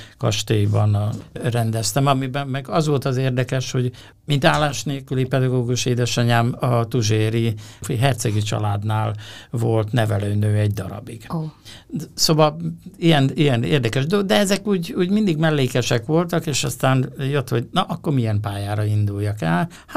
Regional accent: Fényeslitke, Szabolcs-Szatmár-Bereg, Hungary; born there; Fényes Litkén születtem, és egy Klebersberg féle házban, ez a katolikus tanítói lakás volt eredetileg, ahol én születtem.

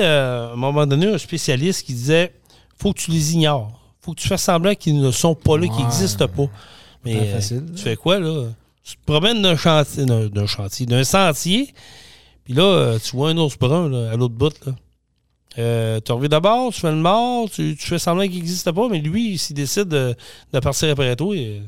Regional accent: Scott, Quebec, Canada; moi, je sais que dans mon coin de chez nous, à Scott

